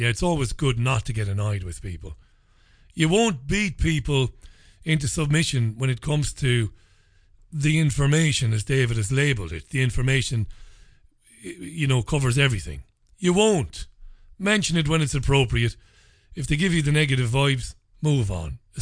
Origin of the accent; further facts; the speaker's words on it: Waterford, County Waterford, Ireland; Where I come from in Waterford City, I was brought up in Ballybeg in Waterford, amongst some great, great people, great working class, trade unionists, hard working people who didn't have much, like us.